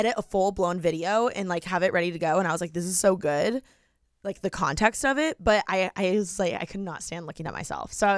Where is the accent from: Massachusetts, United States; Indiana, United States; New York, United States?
Indiana, United States; now in Los Angeles, United States; And I, again, like moving out to LA, I'm from Indiana.